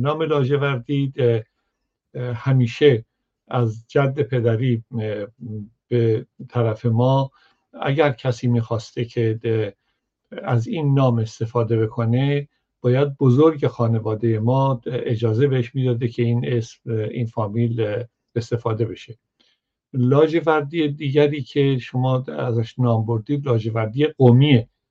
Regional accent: Kashan, Isfahan, Iran; من به همون دلیل ترسو هستم که از کاشان میام.

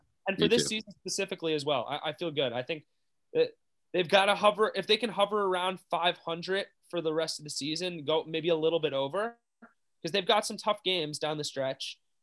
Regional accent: New Jersey, United States; if you're from Jersey, it's different. And I'm from Jersey.

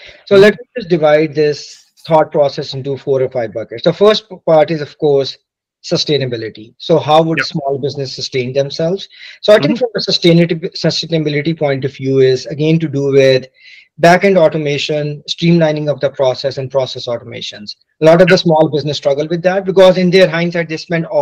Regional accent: Canada; I know I'm a Canadian

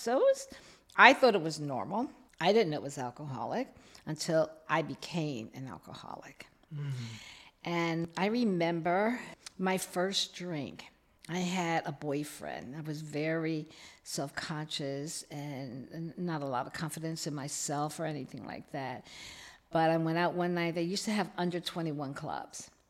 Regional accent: Philadelphia, Pennsylvania, United States; Okay, I grew up in Philadelphia, although … two brothers, two sisters, and typical family.

